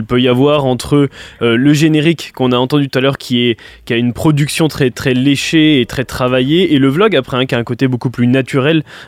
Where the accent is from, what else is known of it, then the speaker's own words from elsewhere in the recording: Bourgogne-Franche-Comté, France; quand on vient du Morvan, ça nous amuse, hein, bien sûr, parce qu'on redécouvre des lieux qu'on connaît déjà